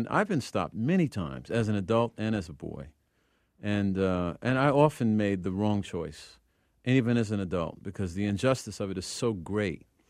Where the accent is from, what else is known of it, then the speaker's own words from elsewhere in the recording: Brooklyn, New York, United States; I come from Red Hook, Brooklyn, which is a place where the New York City stop and frisk policy is in effect